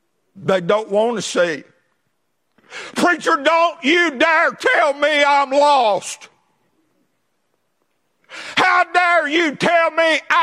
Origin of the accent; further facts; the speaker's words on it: North Carolina, United States; also born or lived in Ashe County, North Carolina; I came from Wilkes County, North Carolina. Before we came here, we moved from Ashe County, North Carolina. We lived on a little Christmas tree farm back up in the woods, and I'm proud to be a mountaineer.